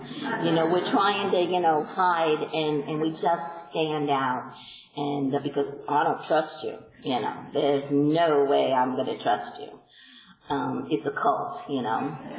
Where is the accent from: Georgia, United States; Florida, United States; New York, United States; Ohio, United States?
New York, United States; Long Island; obviously I'm from Long Island, and I joined the Green Lawn Village group in Huntington, Long Island.